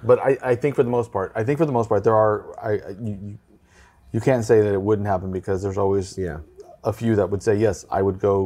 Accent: Texas, United States; because, you know, as a Texan, it's really easy for me to say, that shit would never happen there, right?

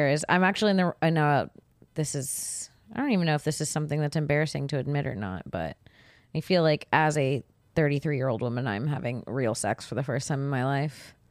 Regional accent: Florida, United States; now in Los Angeles, United States; so that's kind of how it was growing up in Florida.

